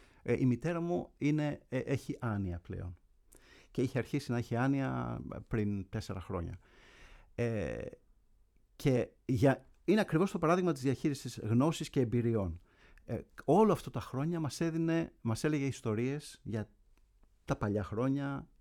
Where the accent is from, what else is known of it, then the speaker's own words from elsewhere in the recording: Kifisia, Attica, Greece; also born or lived in Karpathos; Έχω γεννηθεί στην Κάρπαθο, στη Βολάδα Καρπάθου. Ήμουν εκεί μέχρι τα 8 μου χρόνια. Μετά ήρθαμε όλοι μαζί στην Κηφισιά, όπου ήταν και που είχε γεννηθεί η μητέρα μου. Ναι. Και μεγάλωσα εδώ, μεγάλωσα στην Κηφισιά, στο Λύκειο της Κηφισιάς, στο περίφημο πρώτο Λύκειο